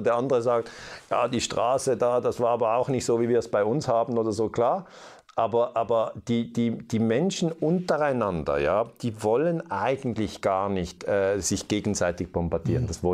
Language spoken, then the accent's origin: German; Switzerland; mich als Schweizer wichtige Frage.